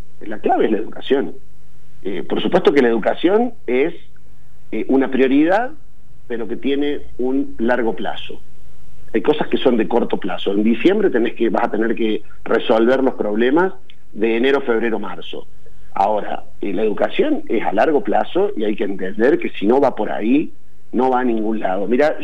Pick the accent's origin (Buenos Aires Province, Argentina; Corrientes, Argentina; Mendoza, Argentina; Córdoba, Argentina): Córdoba, Argentina; Yo como cordobés